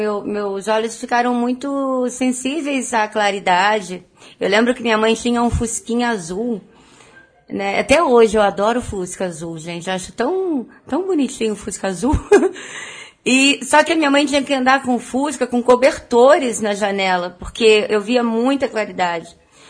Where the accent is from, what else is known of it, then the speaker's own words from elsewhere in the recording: Resende, Rio de Janeiro, Brazil; born there; also born or lived in Belo Horizonte; Sim, nasci em Resende.